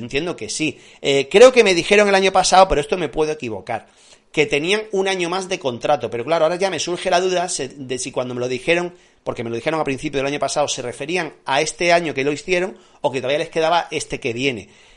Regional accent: Granada, Andalusia, Spain; cada vez que pasa la vuelta por Granada, yo siempre digo, pero ¿cómo coño desaprovechan tanto mi tierra?

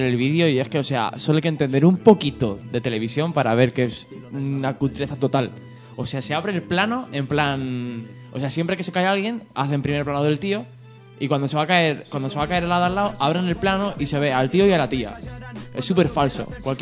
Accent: Leganés, Community of Madrid, Spain; no digas de aquí de Leganés, porque yo he llegado a estar en Barcelona y he dicho de aquí de Leganés.

